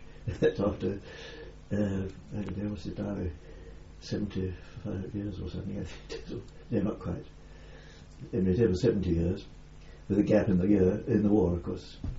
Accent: Newcastle upon Tyne, North East England, United Kingdom; born there; I was born in Newcastle on Tyne, 1918.

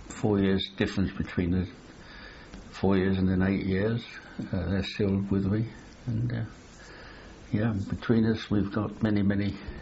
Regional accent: Stratford, London, United Kingdom; born there; I was born in London, Stratford, in 1922. October 1922.

